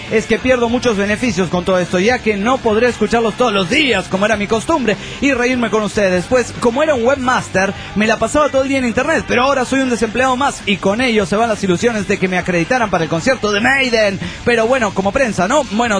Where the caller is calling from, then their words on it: Juliaca, Puno, Peru; de Juliaca, Perú.